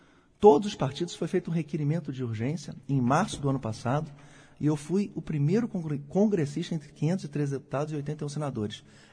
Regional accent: Rio de Janeiro, Brazil; a insatisfação das pessoas é muito grande, e a minha como carioca também.

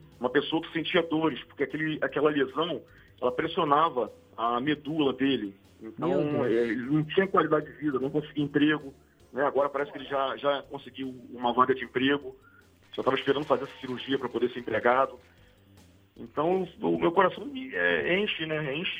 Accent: Rio de Janeiro, Brazil; Eu sou da região de Campo Grande, né, na Zona Oeste do Rio

